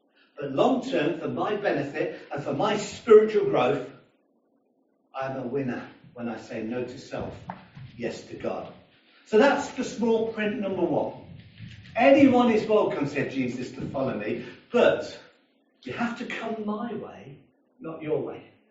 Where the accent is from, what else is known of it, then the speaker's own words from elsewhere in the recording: Coventry, West Midlands, United Kingdom; I grew up in the Midlands, and in the city of Coventry where I was born